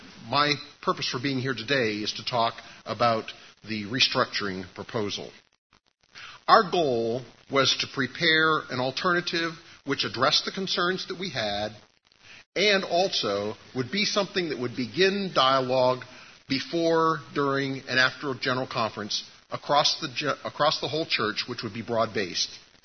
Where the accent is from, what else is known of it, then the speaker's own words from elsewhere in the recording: Pennsylvania, United States; I'm from Western Pennsylvania, and I'm here on behalf of the Methodist Federation for Social Action.